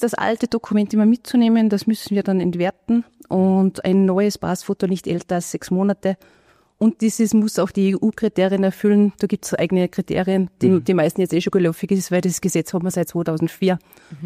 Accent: Austria; in Österreich haben wir als Österreicher, als Einheimische quasi

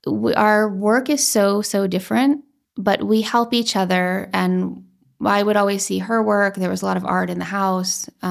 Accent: New York, United States; I grew up in Tribeca.

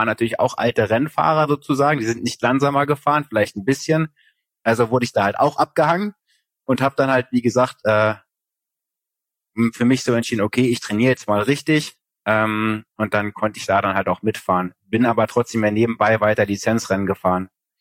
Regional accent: East Germany, Germany; ich komme halt aus Ostdeutschland

